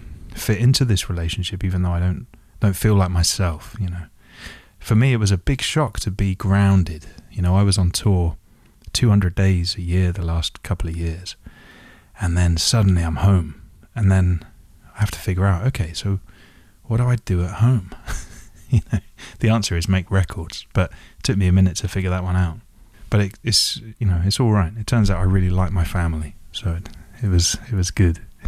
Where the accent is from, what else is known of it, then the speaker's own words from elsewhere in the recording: South West England, United Kingdom; also born or lived in Essex; I grew up in South Devon by the sea. So right on the south coast of England. So I always had this kind of big horizon outside the window. I always felt like, though I lived in a small town